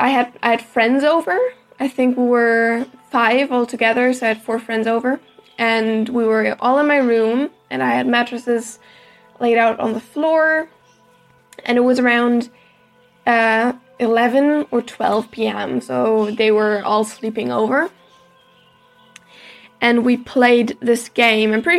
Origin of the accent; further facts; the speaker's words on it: Germany; I'm from Germany